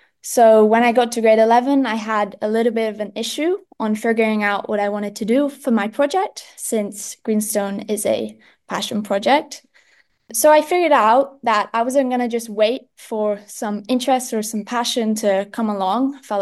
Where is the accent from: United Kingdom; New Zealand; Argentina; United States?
United Kingdom; England; now in Indonesia; I grew up in England and I completed my GCSEs, which are your final exams, in year 11 or grade 10. And I moved to Green School Bali at the beginning of grade 11.